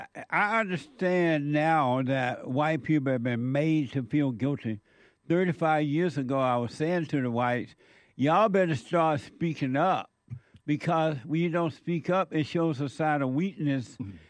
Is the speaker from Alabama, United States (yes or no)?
yes; Alabama, United States; Because it wasn't like that when I was growing up in Alabama.